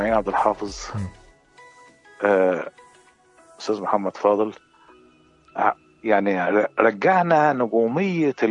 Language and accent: Arabic; Cairo, Cairo Governorate, Egypt; also born or lived in Faiyum; انا اتنقلت من الفيوم باعتبار ان والدي اتنقل هنا في مصر فقعدنا في مصر.